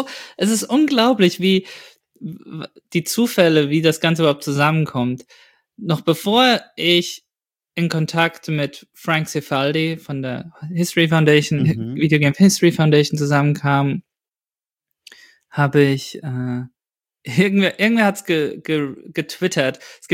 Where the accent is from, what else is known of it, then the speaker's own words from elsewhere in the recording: Aschaffenburg, Bavaria, Germany; Und das war dann hier in meiner Heimat, in Aschaffenburg war das Festival